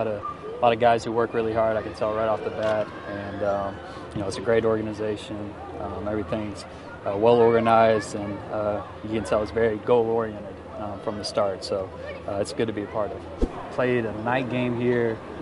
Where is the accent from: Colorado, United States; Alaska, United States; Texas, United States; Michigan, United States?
Texas, United States; I grew up in Texas. We had 7-on-7 in the summers all the time